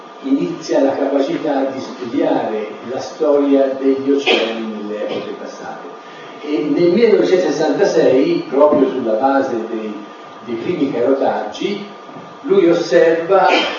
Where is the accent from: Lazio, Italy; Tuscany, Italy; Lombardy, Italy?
Tuscany, Italy; Florence; E io sono fiorentino e quindi per me fare la presentazione a Firenze è anche l'occasione per incontrare tanti amici